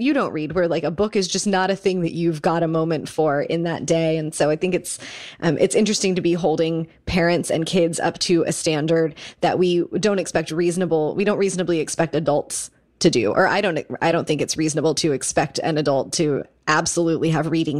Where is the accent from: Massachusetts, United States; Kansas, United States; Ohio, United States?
Kansas, United States; I did that growing up in Kansas.